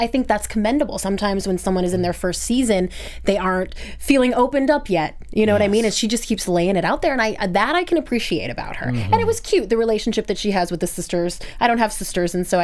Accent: Minnesota, United States; I'm from Minnesota. I know those Wisconsin winters are crap.

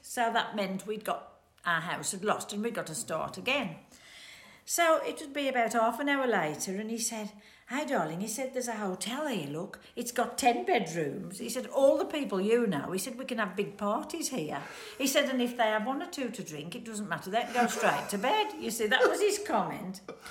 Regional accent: United Kingdom; also born or lived in Netherlands; Well, I'm British through and through, you know, like a streak of bacon, me.

